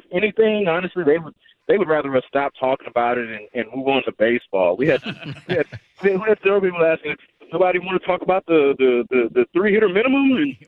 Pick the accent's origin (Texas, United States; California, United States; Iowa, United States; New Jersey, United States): Texas, United States; Houston; I grew up an Astros fan. I was born and raised in Houston. I'm 30 years old